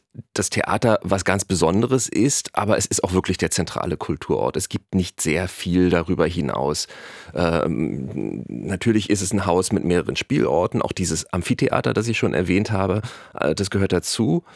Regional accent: Berlin, Germany; Man kann als Berliner wirklich neidisch werden.

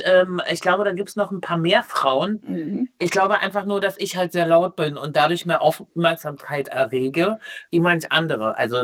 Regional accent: Luckenwalde, Brandenburg, Germany; born there; now in Berlin, Germany; Ja, also jetzt in Berlin lebend, aber gebürtig aus Luckenwalde. Und auch da sind natürlich noch die Wurzeln in der Kleingartenkolonie Heidekrug.

